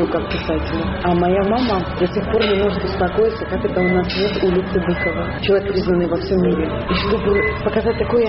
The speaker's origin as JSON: {"language": "Russian", "country": "Belarus", "said": "Мы белорусы должны все-таки размовлять по-белорусски. Я очень люблю белорусский язык, я очень люблю белорусские песни. В какой-то степени я, наверное, патриот своей Беларуси."}